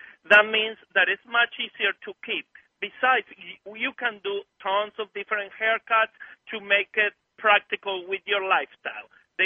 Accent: Argentina; English is a second language; now in United States; I grew up in Argentina

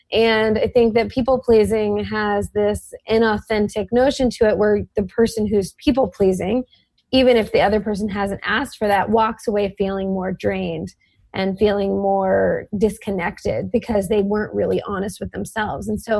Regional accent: the South, United States; I grew up in the South personally

